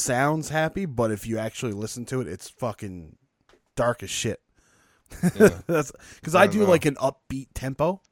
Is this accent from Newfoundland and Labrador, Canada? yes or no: yes; Newfoundland and Labrador, Canada; The biggest squid ever found was in Newfoundland. It was actually 15 minutes from my hometown.